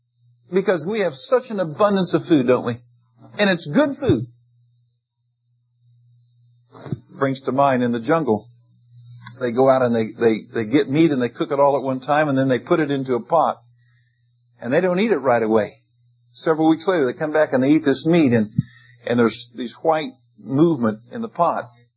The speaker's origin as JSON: {"language": "English", "country": "United States", "said": "my stomach's pretty weak because I'm an American"}